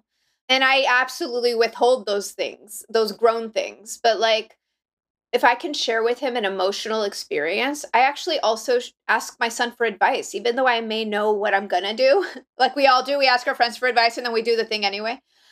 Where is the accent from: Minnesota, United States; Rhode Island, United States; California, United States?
California, United States; Los Angeles; I'm born and raised in Los Angeles. I was raised in the Valley.